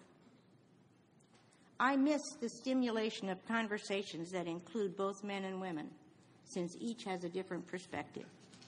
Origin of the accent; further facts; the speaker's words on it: Iowa, United States; as well as my hometown in Iowa on boards and committees